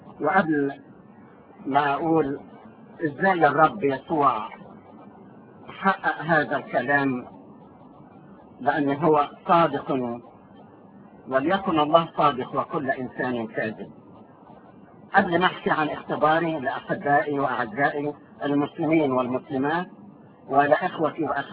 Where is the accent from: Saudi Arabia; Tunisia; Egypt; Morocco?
Egypt; Sohag, Sohag Governorate; من سوهاج، من مواليد سوهاج سنة 1940